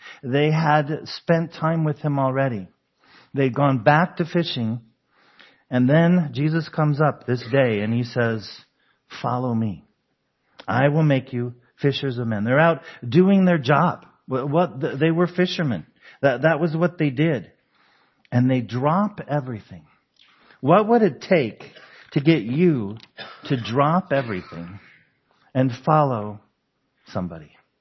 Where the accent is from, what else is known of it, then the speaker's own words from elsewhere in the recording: Denver, Colorado, United States; Now, you know I'm from Colorado. I'm used to above sea level. Growing up in Denver, and my folks moved to Montrose, both of those towns are about 5,000 feet above sea level.